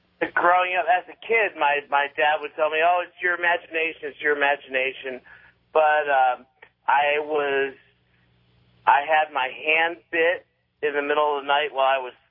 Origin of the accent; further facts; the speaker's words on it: Groveland, Florida, United States; I'm from Groveland, Florida. And growing up, my father was a Pentecostal minister.